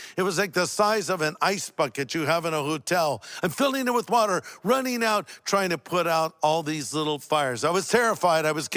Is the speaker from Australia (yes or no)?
no; California, United States; I'm from California.